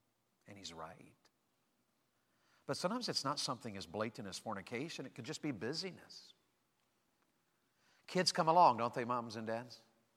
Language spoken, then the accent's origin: English; Tennessee, United States; She's from Ohio. I'm from Tennessee.